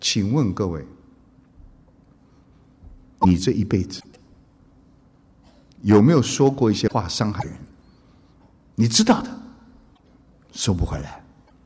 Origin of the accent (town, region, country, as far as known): China